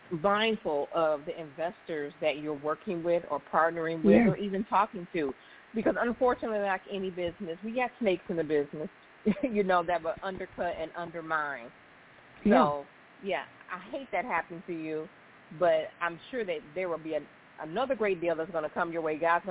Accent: Illinois, United States; now in Houston, United States; I'm from Illinois, originally from Illinois.

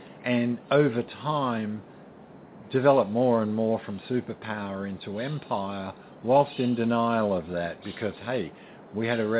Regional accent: Australia; now in United States; I'm an alien because I'm from another country, and I'm an Australian. So I have a very alien point of view about America.

